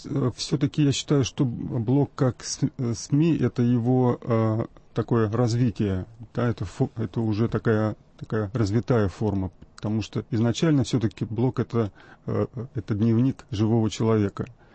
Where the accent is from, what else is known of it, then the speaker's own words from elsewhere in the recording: Moscow, Russia; Да, я москвич.